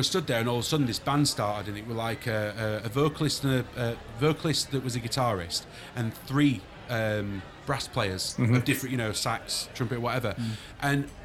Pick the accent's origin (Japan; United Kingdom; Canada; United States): United Kingdom; Yorkshire and the Humber; I find it hard to say Lancashire, being a Yorkshireman.